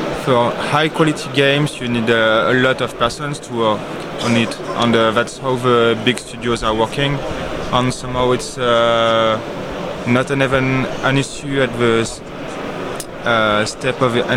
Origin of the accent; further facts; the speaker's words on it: Aix-en-Provence, Provence-Alpes-Côte d'Azur, France; Yeah, Aix-en-Provence, near Marseille.